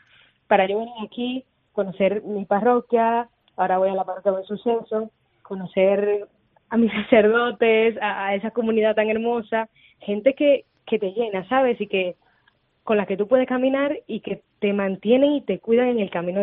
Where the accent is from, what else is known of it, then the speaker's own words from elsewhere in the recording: Dominican Republic; now in Madrid, Spain; Yo soy dominicanísima, de República Dominicana.